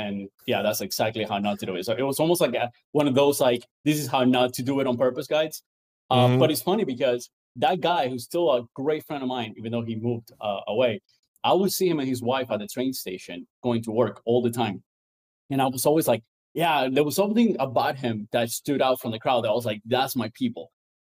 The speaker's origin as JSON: {"language": "English", "country": "Cuba", "tie": "born or raised there", "also_born_or_lived": "Venezuela", "said": "I grew up in Cuba and a little bit in Venezuela."}